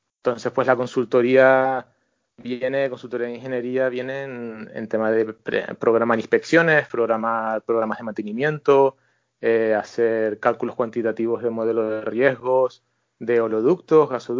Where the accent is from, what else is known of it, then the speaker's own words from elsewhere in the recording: Canary Islands, Spain; moved away as an adult; also born or lived in Germany / Newcastle, United Kingdom; me fui a Inglaterra, al norte de Inglaterra, Newcastle, con un par de amigos canarios que formamos una buena peñita canaria ahí en Newcastle por 2011